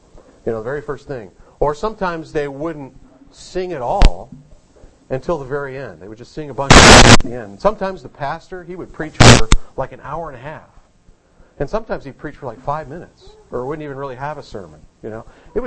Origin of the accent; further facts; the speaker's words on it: St. Louis, Missouri, United States; when I was a kid growing up in St. Louis, we used to go to church with my aunt and uncle once in a while.